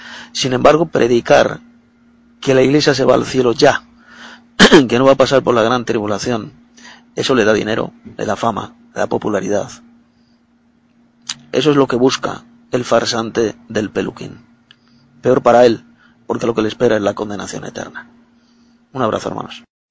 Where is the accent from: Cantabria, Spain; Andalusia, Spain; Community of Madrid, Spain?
Community of Madrid, Spain; Madrid; de Madrid, España.